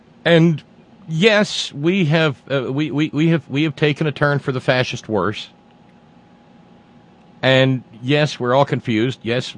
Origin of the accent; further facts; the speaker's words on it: the South, United States; I give a damn because it's the South, and I'm a Southerner, and I hate to see it burn.